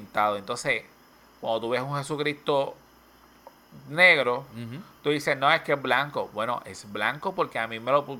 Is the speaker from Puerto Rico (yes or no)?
yes; Puerto Rico; uno piensa como puertorriqueño, que nosotros somos la última bola del desierto